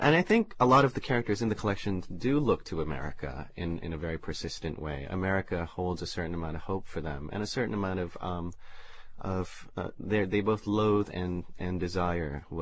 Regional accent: Bangkok, Thailand; as a child, I had always wondered, growing up in Bangkok, what it was that all these foreigners were coming to see.

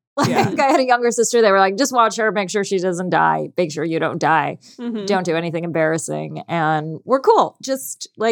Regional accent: San Francisco, California, United States; I grew up in San Francisco.

